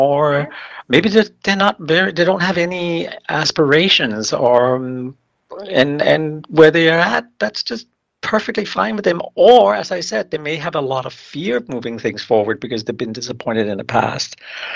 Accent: Denmark

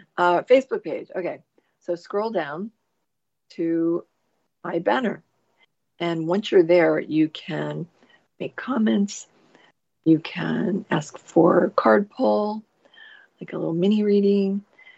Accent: New Jersey, United States; accent: Jersey; So yeah, my Jersey accent comes out when I say the like things like water and chocolate.

